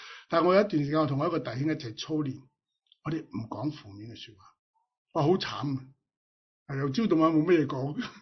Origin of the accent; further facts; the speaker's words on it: Hong Kong; 今日我哋香港人可能走过一条隧道